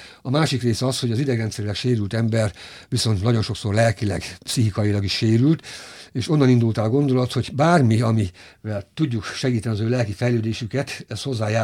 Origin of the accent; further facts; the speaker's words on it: Debrecen, Hajdú-Bihar, Hungary; Most hát én mivel debreceni vagyok